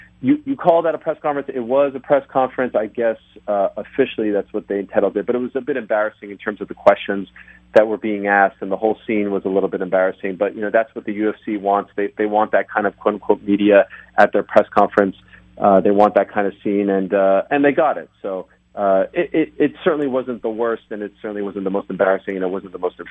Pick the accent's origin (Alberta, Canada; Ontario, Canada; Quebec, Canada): Quebec, Canada; Montreal; I grew up in Montreal